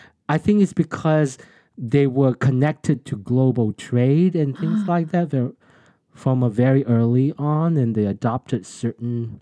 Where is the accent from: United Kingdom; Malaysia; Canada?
Malaysia; also born or lived in Fujian, China; I'm Malaysian Chinese, but both my grandfathers are from a Minnan speaker. They're from Fujian.